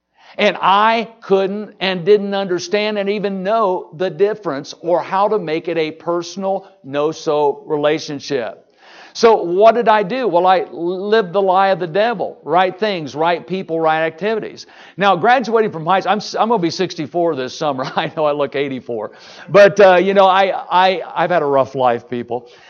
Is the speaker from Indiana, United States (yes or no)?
yes; Indiana, United States; Well, anyway, I grew up in Indiana, and I was a church kid.